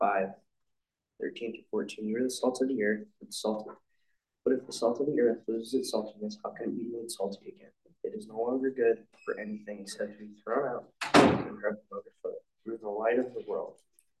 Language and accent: English; Kansas, United States; Growing up in Kansas, there was a little town about 15 miles west of where I lived called Pawnee Rock.